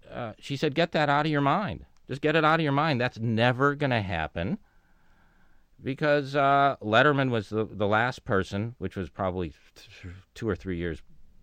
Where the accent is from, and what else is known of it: Tucson, Arizona, United States; born or raised there; moved away as an adult; now in Los Angeles, United States